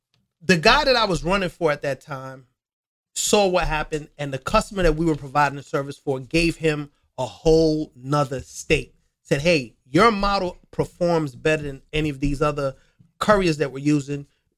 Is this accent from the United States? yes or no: yes; New York, United States; I'm a short guy. And I'll admit, I got a little bit of Napoleon, complex, right? And I'm from New York on top of that.